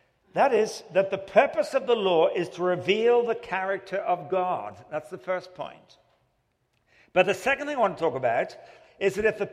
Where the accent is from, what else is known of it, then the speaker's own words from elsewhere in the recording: England, United Kingdom; I said, well, I come from England and we measure in miles. I don't know how to guess in kilometers.